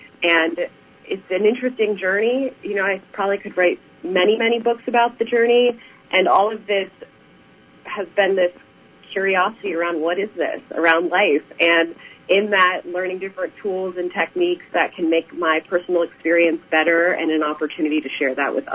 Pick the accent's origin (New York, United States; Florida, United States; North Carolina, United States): Florida, United States; I grew up in South Florida in the United States